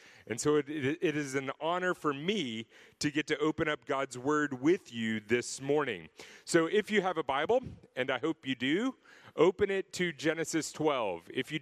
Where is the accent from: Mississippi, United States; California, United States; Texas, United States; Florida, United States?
Texas, United States; now in Malaysia; I'm from Texas, and so I'm okay with hot weather, right?